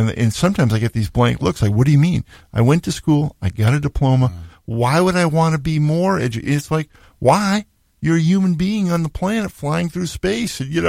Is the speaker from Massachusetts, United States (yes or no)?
yes; Needham, Massachusetts, United States; I grew up in Needham, Mass, right down the street from Wellesley College